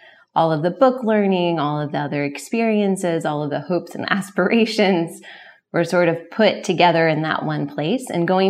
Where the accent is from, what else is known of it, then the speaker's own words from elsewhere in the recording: Oklahoma, United States; And the community that we've built and was sort of already there in essence because I grew up in Oklahoma has been amazing for us.